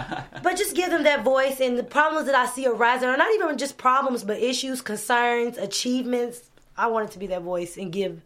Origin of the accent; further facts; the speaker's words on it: Louisville, Kentucky, United States; Okay, so I'm from Louisville, Kentucky.